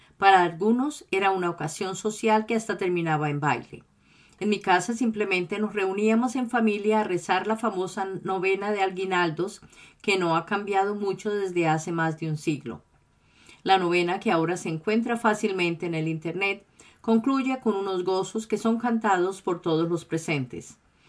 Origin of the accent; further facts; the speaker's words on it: Colombia; Creo que inició desde los comienzos de mi infancia en Colombia. En mi país de origen